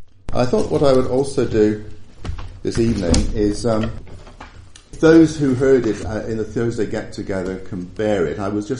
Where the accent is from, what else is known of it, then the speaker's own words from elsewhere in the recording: Ealing, London, United Kingdom; born there; I was born in West Ealing, the West Middlesex Hospital, if I remember what my mother told me, in 1956.